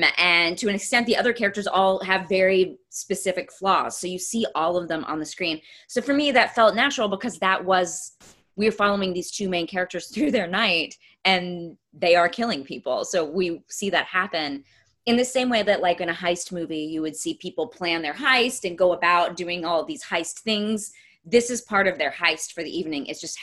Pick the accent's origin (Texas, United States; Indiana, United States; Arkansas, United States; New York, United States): Texas, United States; growing up in East Texas, that's where I'm from